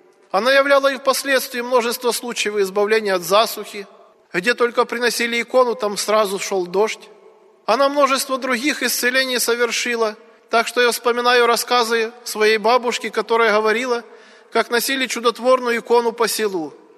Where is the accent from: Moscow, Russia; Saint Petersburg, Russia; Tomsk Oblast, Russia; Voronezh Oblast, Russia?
Voronezh Oblast, Russia; born there; эта икона находилась в обители возле моего села, откуда я родом.